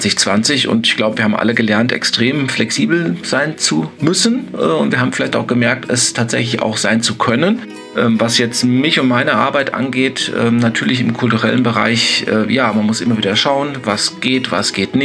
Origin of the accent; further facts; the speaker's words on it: Butzbach, Hesse, Germany; für die Stadt Butzbach, für meinen Heimatort weiter aktiv zu sein.